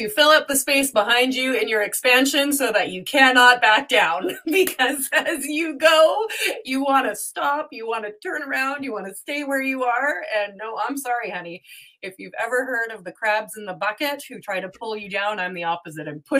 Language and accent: English; Quebec, Canada; born there; I was born in Quebec and then I moved to Canada.